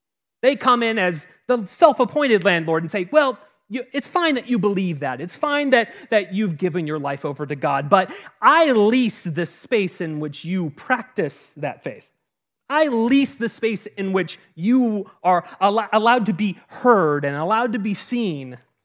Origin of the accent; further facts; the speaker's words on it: California, United States; I remember growing up in California, it was strange that my grandmother had a basement.